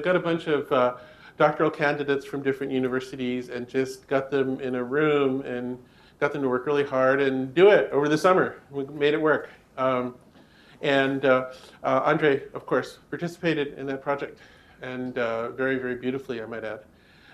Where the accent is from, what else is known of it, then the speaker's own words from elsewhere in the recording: United States; just think of me as an American barbarian, if you like.